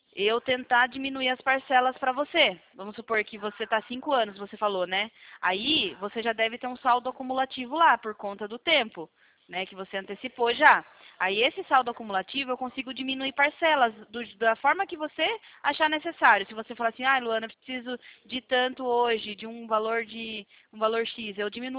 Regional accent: Sorocaba, São Paulo, Brazil; Eu sou de Sorocaba.

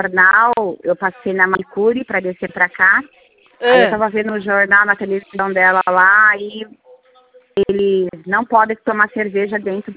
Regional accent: Barueri, São Paulo, Brazil; Hoje eu sou de Barueri.

